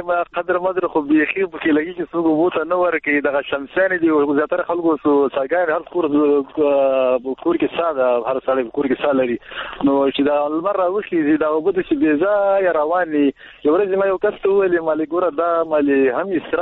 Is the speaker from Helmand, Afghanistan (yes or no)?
no; Baghlan, Afghanistan; ما د کیلګینه د بغلان ولې